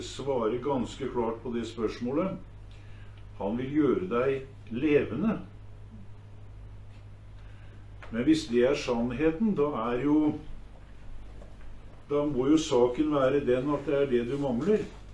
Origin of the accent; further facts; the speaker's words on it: Kragerø, Telemark, Norway; Der nede hvor jeg kommer ifra, fra Kragerø